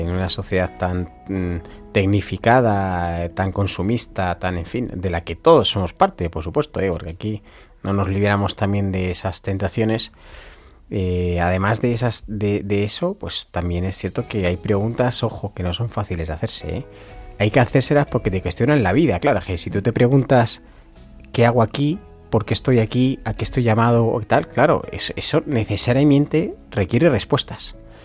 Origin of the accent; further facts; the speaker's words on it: Madrid, Community of Madrid, Spain; nosotros somos madrileños, pero a veces viajamos a países en zonas pues de cierta pobreza